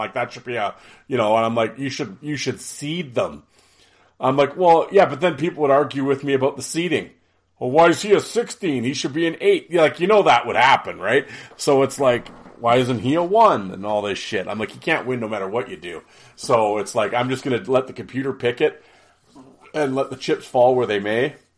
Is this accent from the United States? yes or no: no; Canada; I'm Canadian.